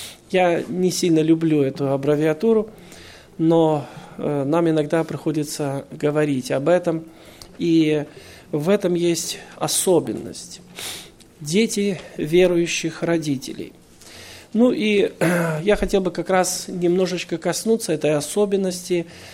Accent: Belarus; moved away as an adult; also born or lived in Moldova / Ukraine; я приехал из Беларуси. Это моя родина, но в Молдавии я прожил больше, чем 30 лет. И какое-то время жил и на Украине, потому у меня много родин. И Украина, и Молдова, и Россия, где я тоже бываю.

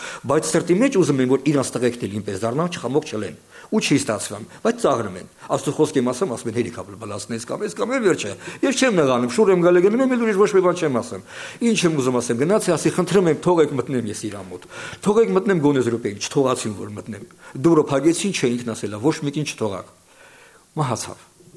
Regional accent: Kolpashevo, Tomsk Oblast, Russia; մեր մոտ ասենք ես Կալպաշովից եմ, ստեղ Տոմսկի օբլաստ, ասենք շատերը կարող են իմանալ

